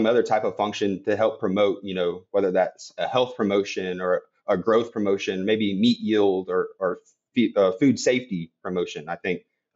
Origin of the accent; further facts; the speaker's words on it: San Antonio, Texas, United States; I'm from South Texas originally, San Antonio area. There's not a lot of broiler production, I guess, in that part of the state.